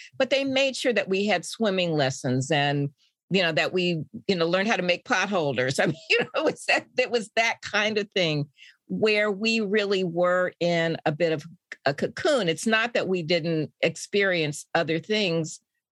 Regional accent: Indianapolis, Indiana, United States; I grew up in Indianapolis, but the neighborhood where we lived from the time I was six on was a small Black suburban neighborhood

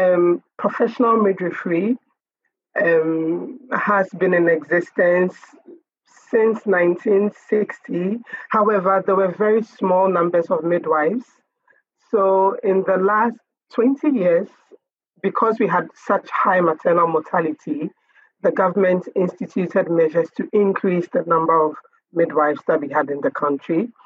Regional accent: Ghana; I'm a midwife from Ghana.

